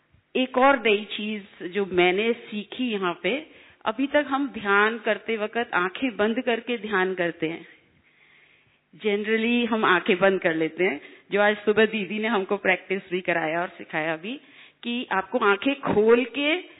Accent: Agra, Uttar Pradesh, India; मैं आगरा से आई हूँ और

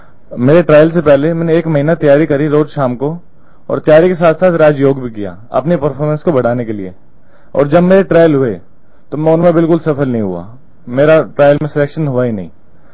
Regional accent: Gurgaon, Haryana, India; मैं हरियाणा से हूँ, गुड़गांव।

